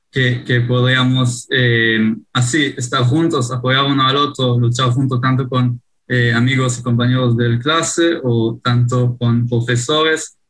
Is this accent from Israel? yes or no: yes; Israel; Spanish is a second language; now in Spain; yo soy israelí, yo no crecí en España